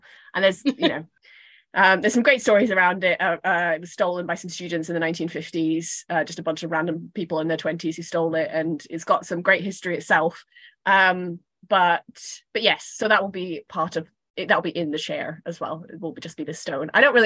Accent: Scotland, United Kingdom; Yeah, I think I'm allowed to say this because I'm Scottish.

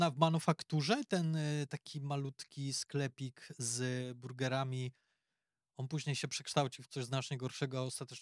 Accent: Łódź, Łódź Voivodeship, Poland; przepraszam, ja muszę tutaj to powiedzieć jako rodowity łodzianin

